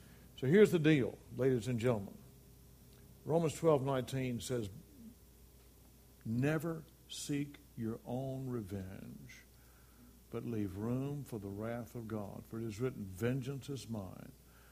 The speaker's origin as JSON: {"language": "English", "region": "the South", "country": "United States", "tie": "born or raised there", "said": "born and raised in the South, when I came up, all my friends, we had a shotgun in one hand, a fishing rod in the other hand"}